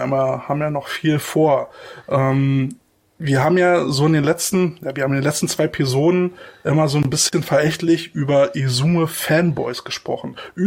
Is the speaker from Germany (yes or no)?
yes; Berlin, Germany; Bei uns in Berlin waren Raiders immer groß.